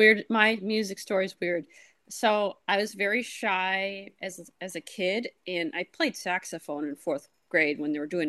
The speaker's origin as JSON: {"language": "English", "region": "New England", "country": "United States", "tie": "born or raised there", "said": "I grew up in New England, but I didn't go to a lot of colonial sites."}